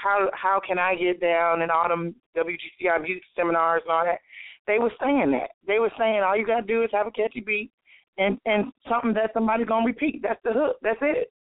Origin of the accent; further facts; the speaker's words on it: Chicago, Illinois, United States; I mean, I can, but I'm from Chicago, so I'm well-rounded.